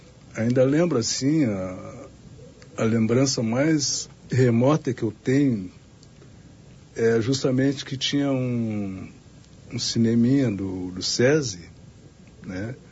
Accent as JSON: {"language": "Portuguese", "town": "Porto Alegre", "region": "Rio Grande do Sul", "country": "Brazil", "tie": "born or raised there", "said": "sou de Porto Alegre. Nasci no Montserrat, oriundo do Montserrat, né? Que era um bairro, na época, né? Um bairro negro, né? Parte da colônia africana, né? Na parte de cima ali da Auxiliadora"}